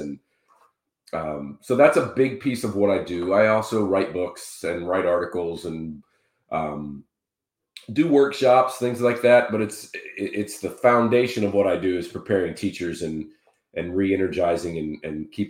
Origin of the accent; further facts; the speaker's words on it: Dayton, Ohio, United States; But I'm originally from Dayton, Ohio, so it's relatively close.